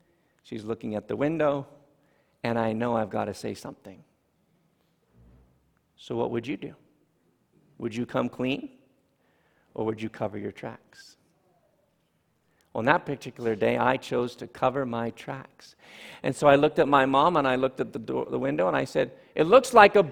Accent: Ontario, Canada; When I grew up in Ontario, my parents' place had a large brick wall on the outside of the garage.

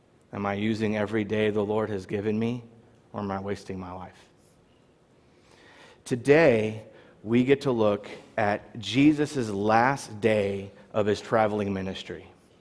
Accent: United States; well, I'm an American, like, I don't know if that's going to cause a problem.

